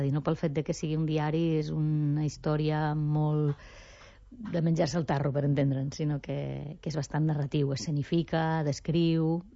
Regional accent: Valencia, Valencian Community, Spain; first language Spanish; Catalan is a second language; El castellà és la meva llengua materna, el que passa que el català és com la meva llengua formal. Jo vaig estudiar a l'institut a València en català, vaig estudiar les dues carreres que tinc en català

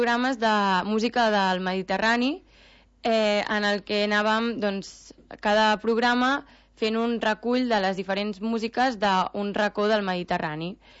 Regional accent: L'Escala, Catalonia, Spain; also born or lived in Barcelona; Doncs mira, jo sóc de Barcelona i estigueixo aquí a l'Escala des de ja que sóc ben petita

